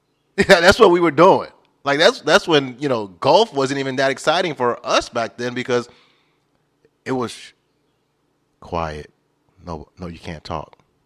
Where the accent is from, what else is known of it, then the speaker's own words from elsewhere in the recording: Orlando, Florida, United States; when we were watching the NFL, at least, you know, growing up in Orlando, you know, you watch the Dolphins game.